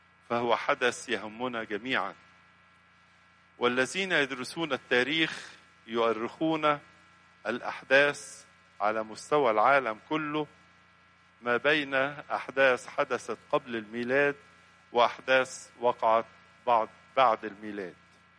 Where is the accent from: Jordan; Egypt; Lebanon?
Egypt; والتقويم الشرقي عندنا في مصر يقوم على السنة المصرية القديمة